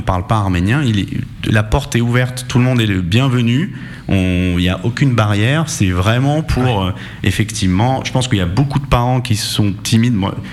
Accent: Beirut, Beirut Governorate, Lebanon; On est des Arméniens de Beyrouth à la base, mais effectivement, quand t'es à la maison et que y a que ta grand-mère ou ta tante qui te parle arménien plus ton père, ça devient très vite limité.

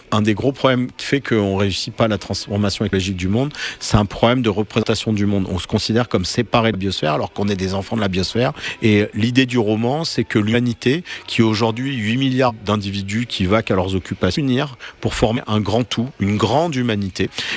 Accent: Nice, Provence-Alpes-Côte d'Azur, France; Mais mon inspiration, moi, je suis niçois

